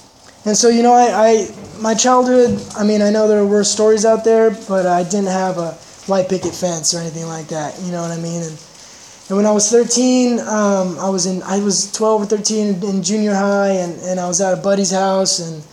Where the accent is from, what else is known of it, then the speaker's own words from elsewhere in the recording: Santa Barbara, California, United States; I'm from Santa Barbara, born and raised.